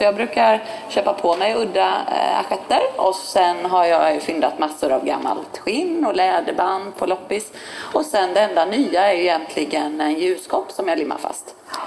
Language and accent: Swedish; Norrland, Sweden; Och dessutom är jag uppvuxen med en mamma som tog med mig på mycket loppisar. i Norrland